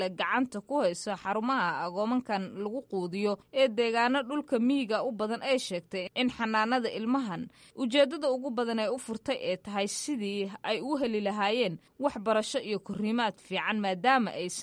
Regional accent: Mogadishu, Banadir, Somalia; waxaan ka imaaday magaalada Muqdisho ee Soomaaliya.

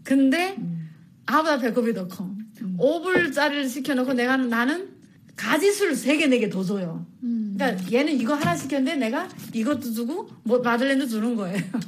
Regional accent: South Korea; now in United States; 나 한국에서 왔는데 이렇게 해서 이렇게 하는 사람이다.

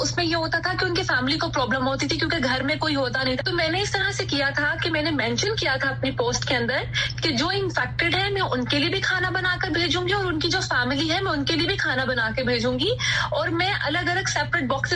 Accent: Quetta, Balochistan, Pakistan; now in Lahore, Pakistan; اور میرا تعلق جو ہے کوئٹہ سے ہے, اور میں کووڈ کے دوران جو ہے لاہور میں تھی, میں پڑھنے کے لیے آئی تھی

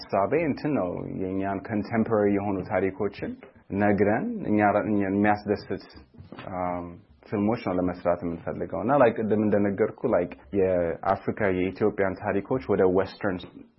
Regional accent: Los Angeles, California, United States; ግማሹ ደግሞ ሎስ አንጀለስ ነው የተሰራው ልክ እንዳልከው እኔ እዚህ ስለሆነ ያደኩት

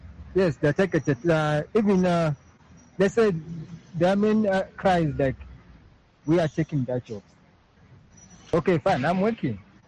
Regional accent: Zimbabwe; now in South Africa; I tell them straight, I come from Zimbabwe.

